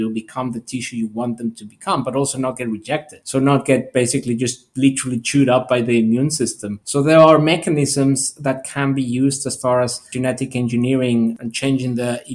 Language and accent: English; Mexico City, Mexico; Well, I grew up in Mexico City, So a large, crowded, fascinating city, extremely diverse and also with a lot of challenges, a lot of social disparities.